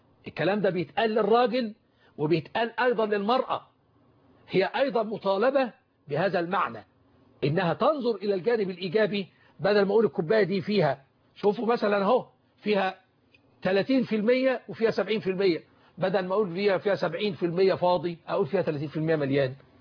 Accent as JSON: {"language": "Arabic", "country": "Egypt"}